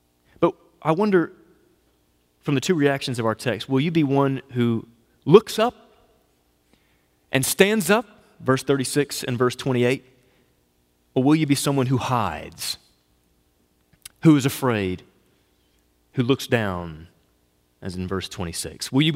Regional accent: the South, United States; But I'm from the South, and I see a lot of it.

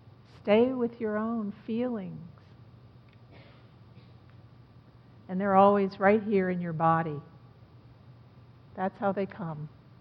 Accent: Norfolk, Virginia, United States; I grew up down in Norfolk

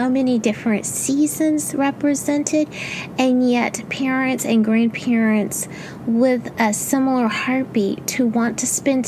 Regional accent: Houston, Texas, United States; Now, I grew up in Houston, Texas as a little girl

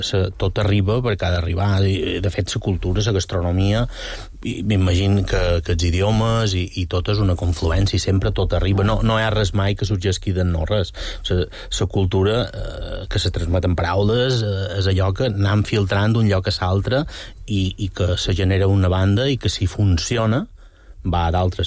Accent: Balearic Islands, Spain; Som molt mallorquí.

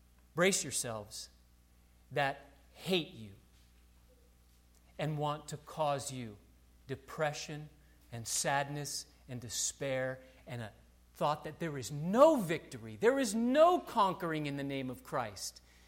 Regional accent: United States; I'm an American, right? In the United States of America, we hadn't seen anything before 9/11 of it entering our nation, correct?

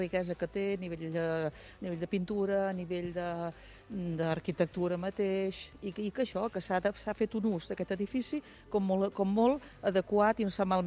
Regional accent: Terrassa, Catalonia, Spain; Som de Barcelona, som de Terrassa, nosaltres.

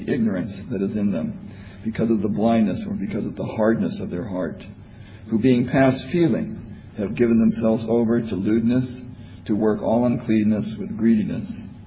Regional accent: Virginia, United States; I'm from Virginia, for those of you that don't know me. I'm a school teacher.

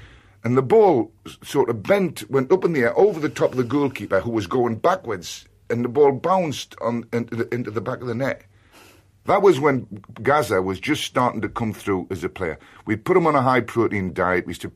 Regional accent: England, United Kingdom; I said, I'm from England, I'm going home in the morning, I would like to meet you.

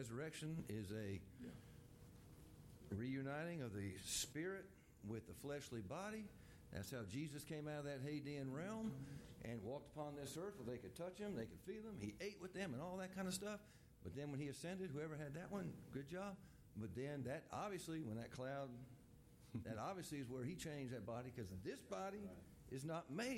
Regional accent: Lincoln, Florida, United States; from Lincoln, Florida.

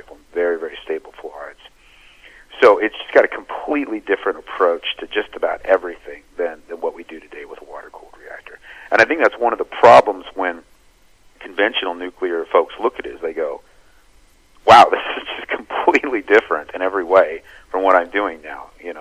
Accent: the West, United States; I'm from the West originally, and I always wondered when I was younger, why didn't we have nuclear reactors in the West?

